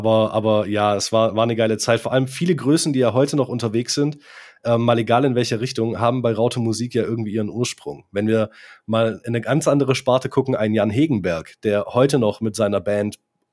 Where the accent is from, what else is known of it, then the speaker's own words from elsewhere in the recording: Baden-Württemberg, Germany; ich komme aus Nähe Stuttgart, also ich bin gebürtiger Schwabe